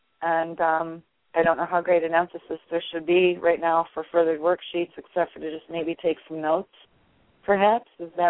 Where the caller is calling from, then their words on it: Indiana, United States; from Indiana.